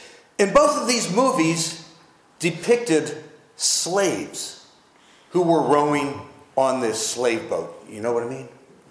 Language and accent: English; Pittsburgh, Pennsylvania, United States; moved away as an adult; now in Waynesboro, United States; I was born in November of 1953 in a little city called Pittsburgh, Pennsylvania. I moved here to Virginia in 1973 to a little place called Waynesboro, Virginia, to work for General Electric. But growing up in suburbia Pittsburgh